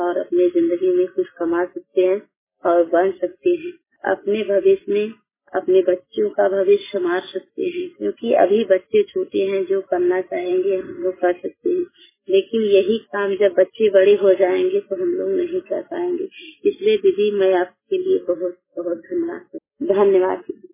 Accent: Tadiya, Uttar Pradesh, India; गांव तड़िया, रसूलपुर, जिला बनारस की रहने वाली हूँ।

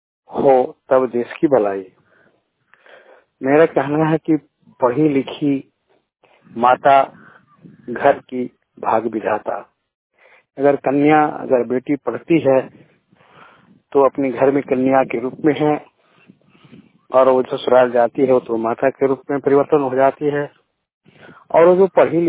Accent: Kotra, Jharkhand, India; मैं हजारीबाग जिले के अंतर्गत इचाक प्रखंड के कोटरा गांव का रहने वाला हूं।

